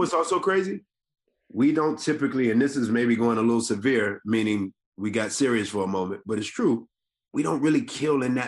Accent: Decatur, Georgia, United States; I mean, I grew up in the deck. I grew up in Decatur, so I don't know if them niggas would come that way.

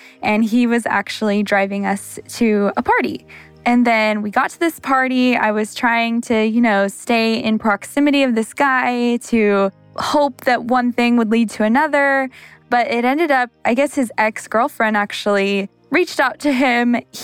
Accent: Santa Maria, California, United States; I'm 26 years old. I'm from Santa Maria, California, and I am a substitute teacher.

